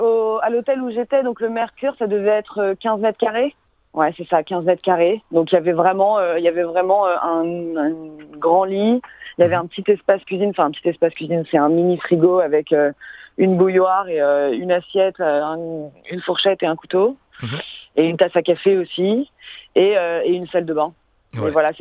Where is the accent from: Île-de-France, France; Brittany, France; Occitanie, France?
Île-de-France, France; Paris; moved away as an adult; now in Sydney, Australia; moi, je viens de Paris à la base, mais ça fait 4 ans maintenant que je vis à Sydney. Je me suis installée là-bas en 2016. J'ai rejoint mon partenaire qui, lui, est australien.